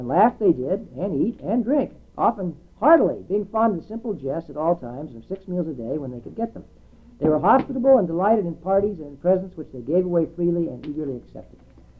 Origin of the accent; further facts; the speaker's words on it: Illinois, United States; It's just like being on the farm was growing up in Southern Illinois.